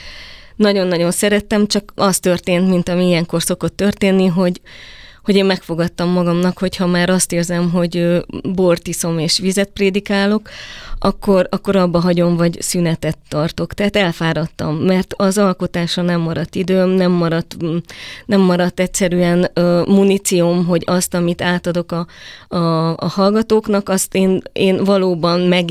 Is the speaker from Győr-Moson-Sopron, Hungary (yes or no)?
no; Budapest, Hungary; also born or lived in Transylvania, Romania; Tehát én Erdélyben születtem, és a 89-es romániai forradalom után a szüleim, mint oly sokan, úgy gondolták, hogy az anya hazába kell jönnünk, és emigráltak Magyarországra, ott hagyva mindent. Tehát én 12 éves koromtól itt nőttem föl Budapesten, egészen 35 éves koromig.